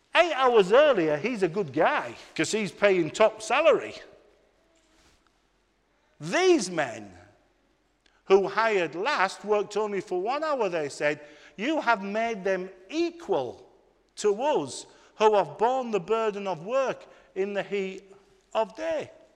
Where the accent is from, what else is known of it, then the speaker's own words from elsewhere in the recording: United Kingdom; You know, as British people, we are unique.